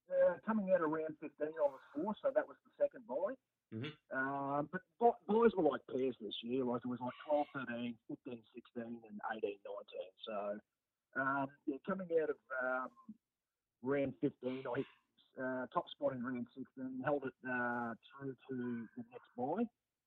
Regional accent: Bendigo, Victoria, Australia; I played at the Bendigo Rugby League Club. That's pretty much where my name is. I grew up in Bendigo, even though I haven't lived there for over 20 years.

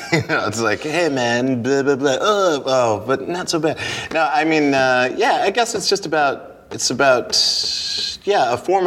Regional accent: Montana, United States; I mean, when I was a kid, I mean, I grew up in Montana, so there weren't a lot of black kids or kids of other races, really.

